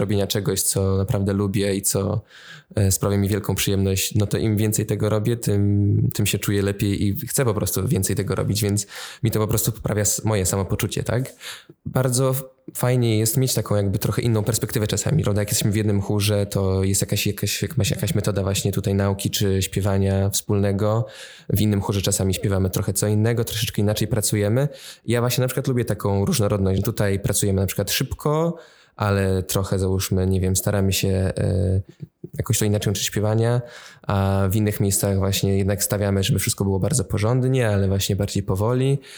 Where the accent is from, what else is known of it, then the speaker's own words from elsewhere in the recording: Góra Kalwaria, Masovian Voivodeship, Poland; zaczynałem w chórze parafialnym u siebie w Górze Kalwarii